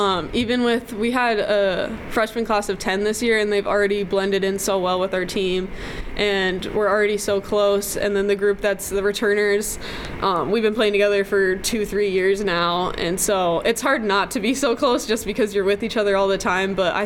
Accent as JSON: {"language": "English", "region": "Colorado", "country": "United States", "said": "I think I'm going to go back home to Colorado, back to my home state"}